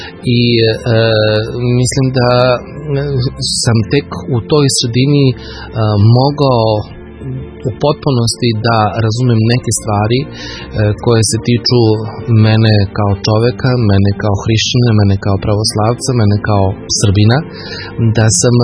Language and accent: Serbian; Kragujevac, Šumadija, Serbia; ja sam Kragujevčanin, ovdje sam stasavao u senci svega onoga što se u Kragujevcu događalo tokom 1941. godine